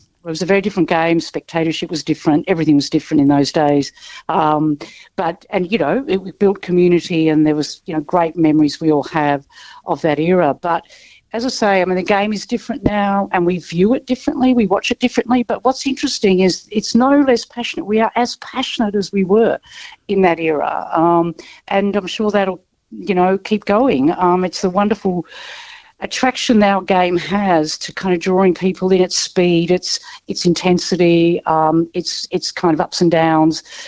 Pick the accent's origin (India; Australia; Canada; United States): Australia; Melbourne, Victoria; English is a second language; I grew up in the inner city suburbs of Melbourne. I grew up in Fitzroy.